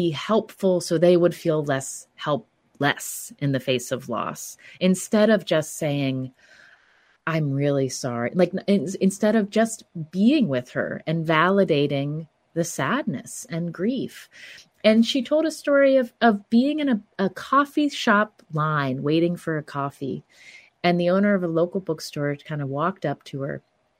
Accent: the South, United States; I'm from the Southern U.S. and we don't talk directly about tough things. I didn't grow up doing that in my family either.

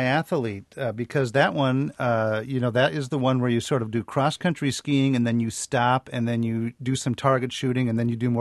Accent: Westby, Wisconsin, United States; You know, I grew up near Westby, and the snowflake ski jump is great.

